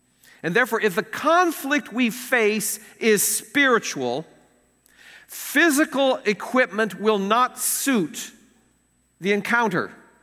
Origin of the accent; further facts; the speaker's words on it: Chicago, Illinois, United States; You know, I come from Chicago, which is not always the nicest town.